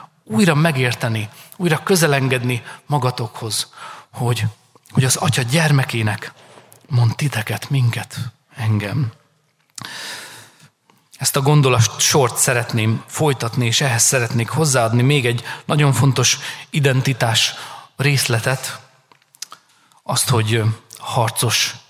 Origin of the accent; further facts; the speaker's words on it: Szabolcs-Szatmár-Bereg, Hungary; Én a Szabolcs megyei kis zsákfaluból származó … aki Sárospatakon végezte a tanulmányait.